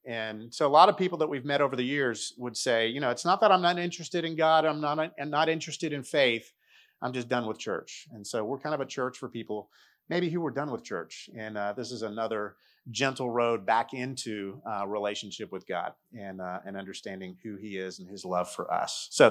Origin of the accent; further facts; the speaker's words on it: Delray Beach, Florida, United States; I grew up in church. My dad's a pastor. I grew up in South Florida in Delray Beach.